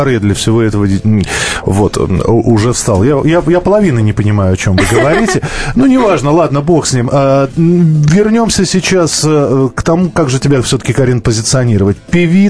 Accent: Moscow, Russia; Я москвич

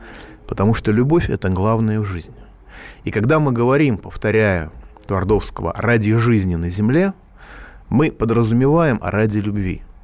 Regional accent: Moscow, Russia; я москвич

